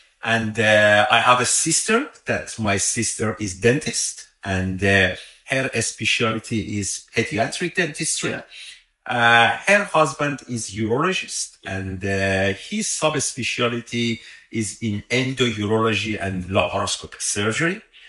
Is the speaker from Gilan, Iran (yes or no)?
no; Shiraz, Fars, Iran; English is a second language; I'm from Iran, Shiraz. My city is located in the southwest of our country. We have four separate seasons.